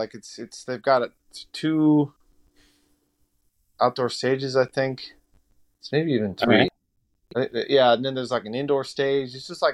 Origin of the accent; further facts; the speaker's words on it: Los Angeles, California, United States; So we're from Los Angeles, obviously. We're kind of spread out around the city. I live in Inglewood